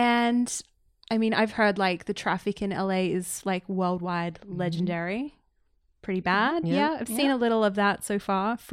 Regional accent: Australia; And then like, where are you from? And I'm like, Australia.

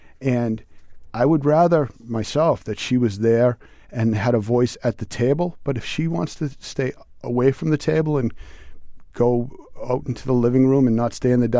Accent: Massachusetts, United States; Of course, you know, I'm from Massachusetts

